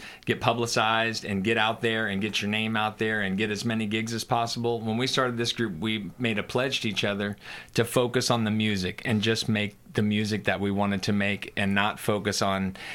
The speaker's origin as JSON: {"language": "English", "region": "Indiana", "country": "United States", "said": "No, I'm from Southern Indiana, actually."}